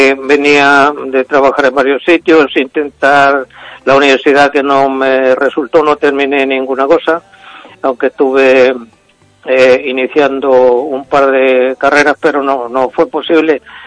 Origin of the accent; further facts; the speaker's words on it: Chile; moved away; mi padre emigró a América y nací en Chile, y por lo tanto soy chileno.